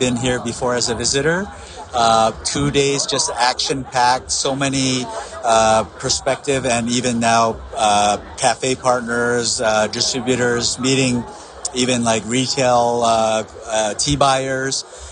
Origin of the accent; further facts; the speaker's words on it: Mount Kisco, New York, United States; I'm from Mount Kisco, New York. It's Westchester County, about an hour north of New York City.